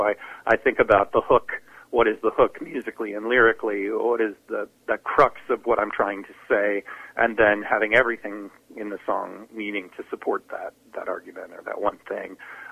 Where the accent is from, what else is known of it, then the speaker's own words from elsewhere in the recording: New York City, New York, United States; there was a bittersweetness to the whole experience of being a New Yorker